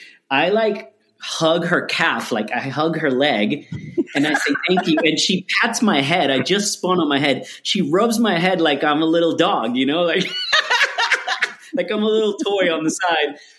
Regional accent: Puerto Rico; born there; first language Spanish; English is a second language; I didn't even know English in the beginning. I was born in Puerto Rico, so Spanish is my first language.

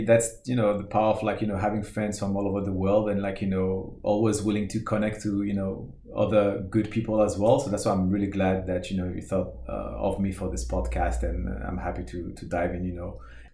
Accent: France; English is a second language; So I was born and raised in France. Have an older sister as well. She's born here as well. My parents come from Algeria, so they immigrated back.

